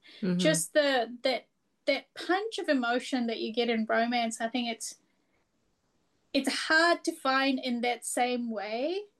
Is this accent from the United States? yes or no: no; Fiji; born there; I was born in Fiji, and I remember the sound of, there's a lot of tin roofs there